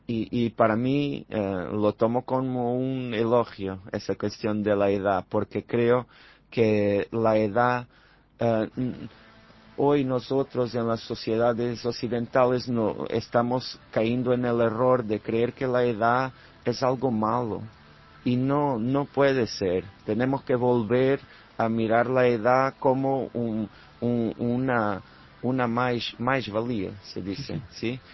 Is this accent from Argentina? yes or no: no; Alentejo, Portugal; esa región del Alentejo y mi pueblo, como los otros pueblos de mi región, son muy envejecidos. La población es muy envejecida porque los jóvenes se marchan a las ciudades donde hay más oportunidades.